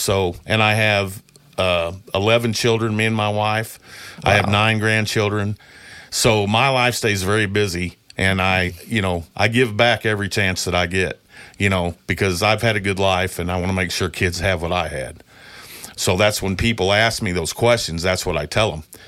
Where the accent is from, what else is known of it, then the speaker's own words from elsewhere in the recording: Illinois, United States; Well, I grew up here in Jersey County my whole life and have lived in the general area